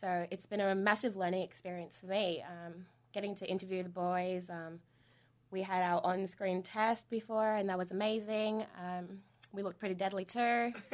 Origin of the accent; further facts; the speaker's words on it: Thursday Island, Queensland, Australia; also born or lived in Cairns / Mackay / Brisbane; I'm Torres Strait Islander, so I'm from Thursday Island up the north.